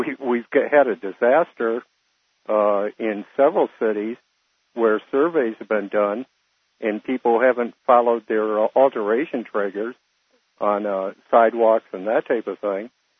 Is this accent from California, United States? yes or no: no; Michigan, United States; No, I grew up in Michigan. I've been in Michigan since about 2001.